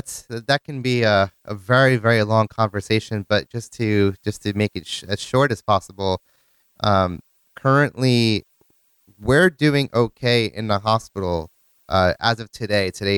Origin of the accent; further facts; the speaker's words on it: New Jersey, United States; moved away as an adult; also born or lived in Poland; now in Scotland, United Kingdom; I was born and raised in New Jersey in the USA. And at the age of 22, I decided to go to medical school in Poland.